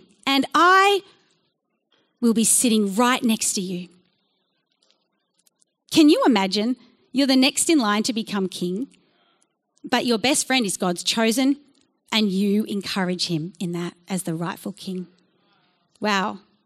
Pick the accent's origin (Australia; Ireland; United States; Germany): Australia; Melbourne, Victoria; I grew up here in Melbourne with my family, and we went to church every Sunday.